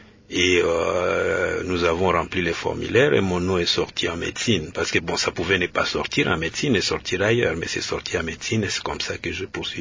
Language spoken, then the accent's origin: French; Kibombo, Maniema, DR Congo; born or raised there; also born or lived in Kindu